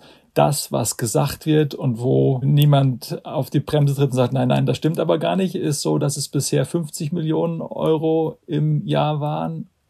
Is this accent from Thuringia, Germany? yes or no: no; Frankfurt, Hesse, Germany; wir beide Frankfurter gewissermaßen